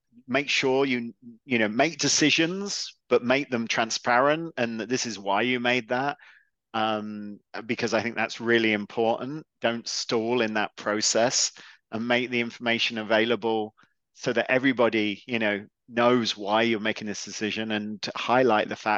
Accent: England, United Kingdom; Obviously, I love tea, being English

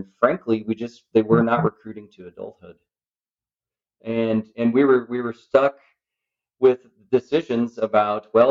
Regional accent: Montana, United States; all the stuff that I used as a kid growing up on Hauser Reservoir.

